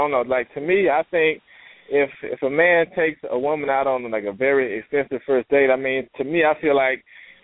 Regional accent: Georgia, United States; I'm from Georgia.

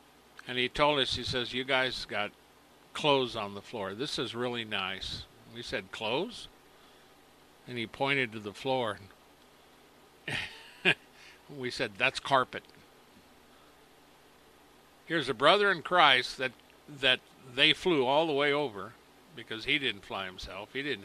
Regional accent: United States; born there; It's not my fault that I was born in America.

